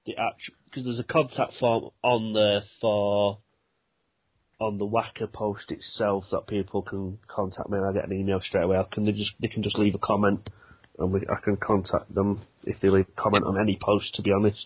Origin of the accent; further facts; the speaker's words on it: Oldham, North West England, United Kingdom; I'm originally from Oldham, so I know the back ways.